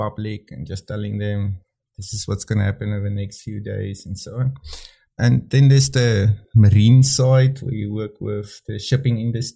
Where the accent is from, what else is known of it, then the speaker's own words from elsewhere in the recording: Bloemfontein, Free State, South Africa; if I grew up in Bloemfontein, here on the edge of the desert